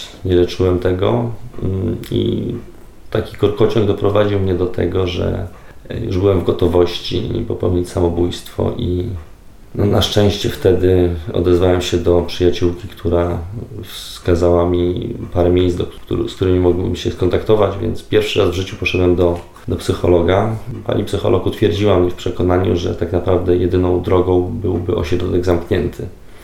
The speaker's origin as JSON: {"language": "Polish", "town": "Warsaw", "region": "Masovian Voivodeship", "country": "Poland", "said": "Mam 33 lata, jestem z Warszawy."}